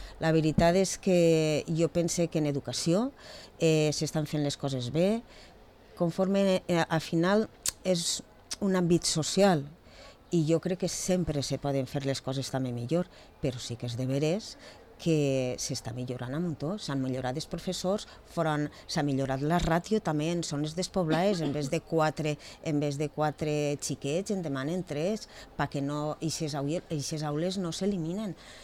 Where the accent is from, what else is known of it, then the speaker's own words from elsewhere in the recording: Villarreal, Valencian Community, Spain; I com jo soc de Villarreal, també m'interessa, com a tu, dir les coses com són